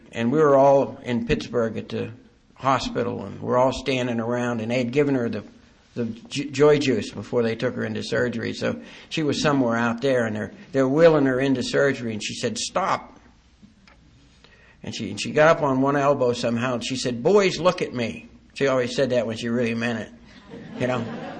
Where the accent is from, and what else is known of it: Ireland